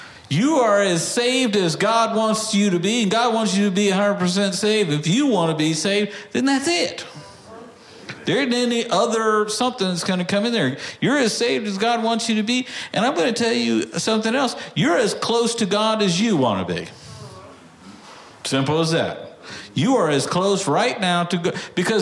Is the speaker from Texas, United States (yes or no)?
yes; Texas, United States; In Texas, we have a saying. I'm from Texas. We have sayings in Texas.